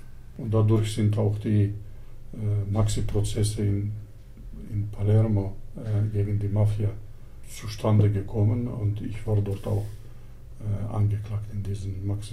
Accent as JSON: {"language": "German", "region": "Istanbul", "country": "Turkey", "said": "Ich komme aus Istanbul. Ich habe auch einen Schweizer Pass."}